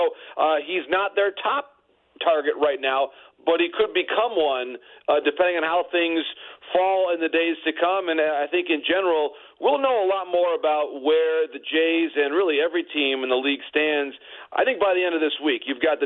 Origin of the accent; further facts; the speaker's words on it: Michigan, United States; But one final note on my home state, I do want to credit tremendous production work to begin this segment with some … the great rock and roll band from the city of Frankenmuth, Michigan.